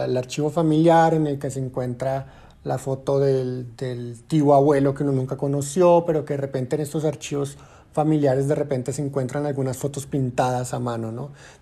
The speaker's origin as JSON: {"language": "Spanish", "country": "Colombia", "said": "siendo colombiano, tengo un nivel de conciencia de lo que significan estos personajes"}